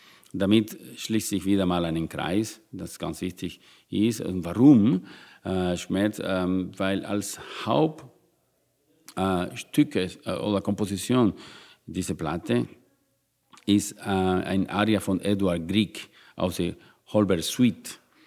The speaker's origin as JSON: {"language": "German", "country": "Cuba", "second_language": "German", "moved": "as an adult", "lives_now": "Europe", "said": "Ich komme aus Kuba, hatte gar nicht. Ich bin hier ohne Geld gekommen nach Europa"}